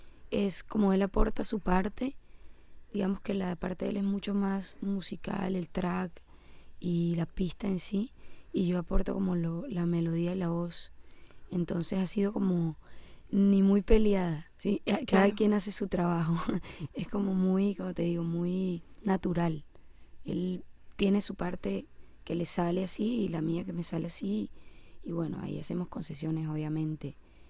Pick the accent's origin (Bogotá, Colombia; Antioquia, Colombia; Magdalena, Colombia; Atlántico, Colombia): Magdalena, Colombia; Santa Marta; Sí, bueno, yo también soy de ciudad, solo que de una ciudad costera.